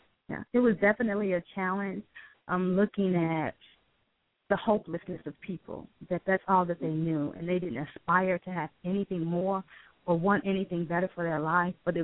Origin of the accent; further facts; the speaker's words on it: Chicago, Illinois, United States; The project, I grew up in Archer Courts, which is in Chinatown on 22nd Street, and then later in Robert Taylor Homes, that was on State Street.